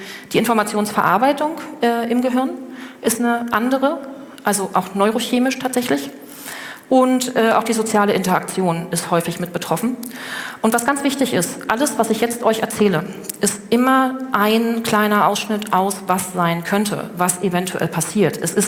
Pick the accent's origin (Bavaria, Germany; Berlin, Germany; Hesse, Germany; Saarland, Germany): Berlin, Germany; born there; Ich bin aus Berlin, gebürtig aus Berlin